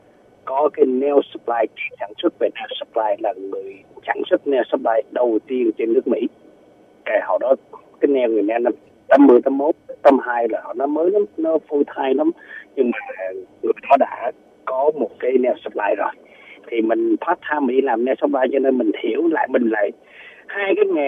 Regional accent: Da Nang, Vietnam; moved away; Thì mình người miền Trung, gốc miền Trung dân Đà Nẵng, đi vượt biên là cuối năm 1980. Rồi qua đây là đi học

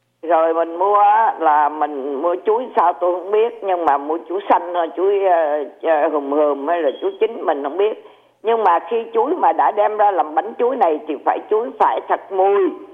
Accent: Southern Vietnam, Vietnam; người Nam mình, người Việt Nam mình gọi là thâm kim á

